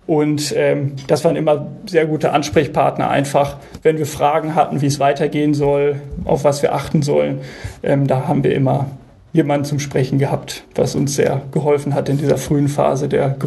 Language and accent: German; North Rhine-Westphalia, Germany; Dazu muss gesagt werden, Bude ist bei uns im Ruhrgebiet.